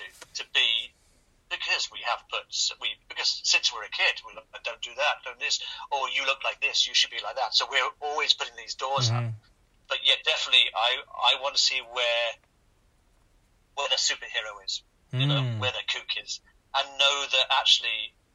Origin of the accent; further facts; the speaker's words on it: South West England, United Kingdom; I grew up by the ocean. Yeah, I grew up by the sea. So in North Devon, we have beau